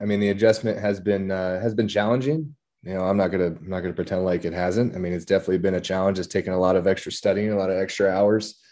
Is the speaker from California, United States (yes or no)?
yes; La Habra, California, United States; I'm from La Habra, California, down in Southern California.